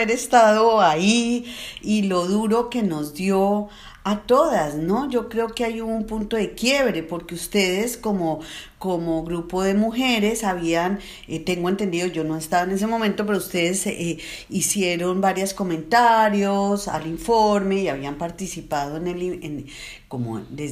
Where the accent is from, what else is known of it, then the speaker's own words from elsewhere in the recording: Colombia; now in Berlin, Germany; Soy obviamente colombiana, vivo aquí en Berlín hace 2 años